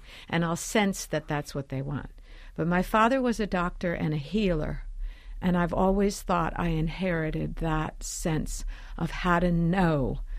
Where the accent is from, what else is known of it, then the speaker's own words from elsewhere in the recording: New York, United States; moved away; I grew up in New York. I moved in 1978.